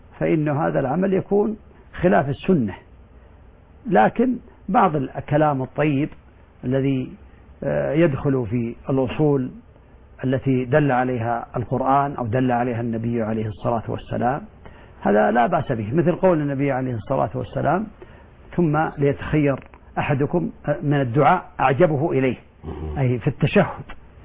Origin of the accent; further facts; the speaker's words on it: Saudi Arabia; لكن الحرج أن يكون إنسان في بلده مثلا عندنا في السعودية مثلا يلبس لباس شهرة